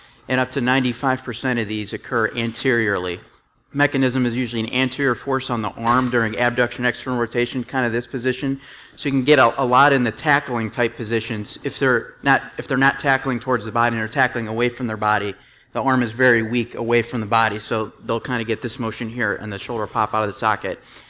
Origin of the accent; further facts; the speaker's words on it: Chicago, Illinois, United States; I'm originally from Chicago. I went to University of Iowa for undergrad medical school. I went back to Chicago at Loyola.